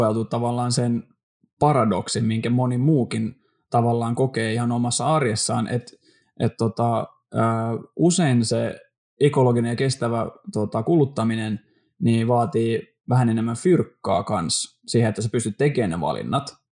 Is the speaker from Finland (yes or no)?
no; Sweden; Mä oon ruotsalainen.